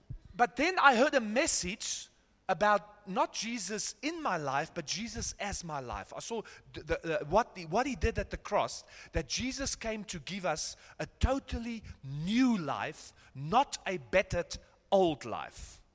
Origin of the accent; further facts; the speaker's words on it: Krugersdorp, Gauteng, South Africa; born there; Yeah, I was born in Krugersdorp, and I had one desire when I was here and a young man.